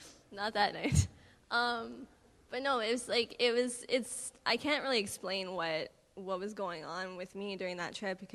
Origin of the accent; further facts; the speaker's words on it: Canada; they'll stare at us because we're from Canada, we're different